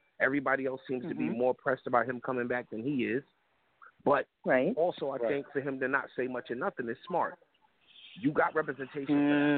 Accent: Brooklyn, New York, United States; And me knowing I'm from Brooklyn, he's like, yo, you ever heard of such and such, such?

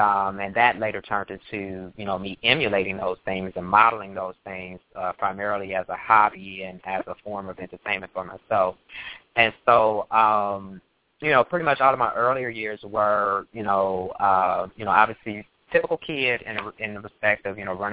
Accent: Chicago, Illinois, United States; Well, born and raised in Chicago, Illinois

